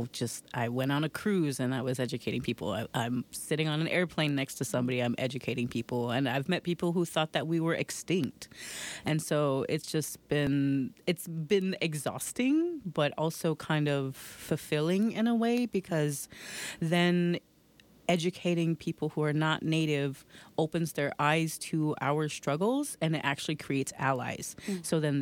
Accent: Tama, Iowa, United States; from Tama, Iowa. I have been living and creating on Dakota territory for almost 10 years now

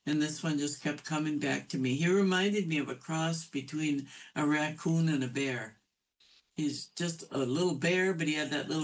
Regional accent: Minnesota, United States; I'm from Leech Lake Reservation and Fond du Lac Reservation. I am Eagle Clan. I live in Cloquet, Minnesota.

